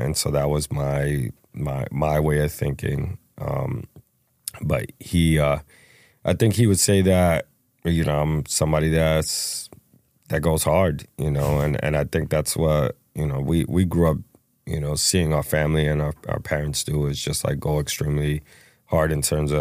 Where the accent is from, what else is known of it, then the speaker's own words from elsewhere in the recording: New York City, New York, United States; I grew up in the LES, Lower East Side of New York City. It was a crazy neighborhood when I was growing up. A lot of gangs, a lot of drugs.